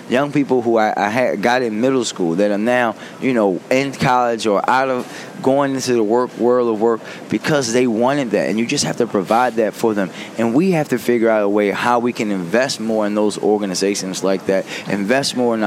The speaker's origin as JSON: {"language": "English", "town": "Baltimore", "region": "Maryland", "country": "United States", "tie": "born or raised there", "said": "I survived growing up in Baltimore in the 90s, right?"}